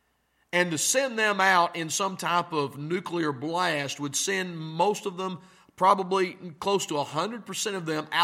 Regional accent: United States; Look, I'm an American. I'm red, white, and blue.

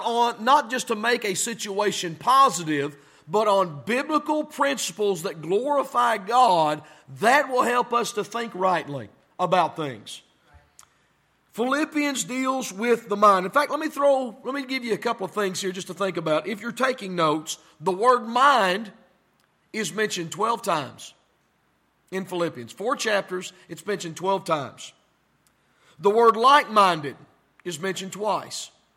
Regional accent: Tennessee, United States; Well, I was from Tennessee. Can't never could. The long A. Can't never could. I don't know if it was can't down in Kentucky, but it was can't down in Tennessee.

